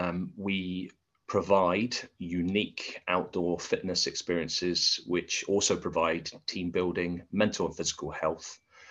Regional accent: South West England, United Kingdom; Okay, so really my story starts many years ago. I grew up in North Devon

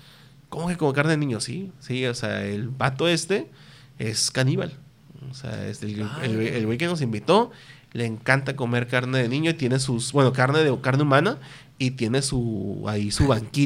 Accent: Mexico; muchas de esas no hacemos como mexicanos, que ya estamos acostumbrados

